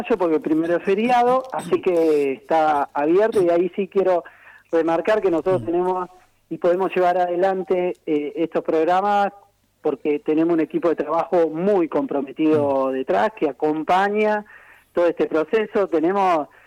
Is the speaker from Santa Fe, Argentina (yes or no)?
yes; Rufino, Santa Fe, Argentina; yo soy de Rufino, es decir, la localidad más al sur de la provincia, más austral de la provincia, soy yo